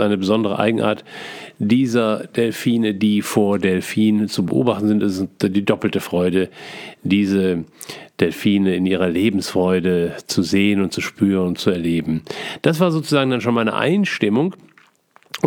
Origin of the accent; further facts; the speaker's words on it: Essen, North Rhine-Westphalia, Germany; Natürlich war ich beim Duisburger Zoo als Essener Kind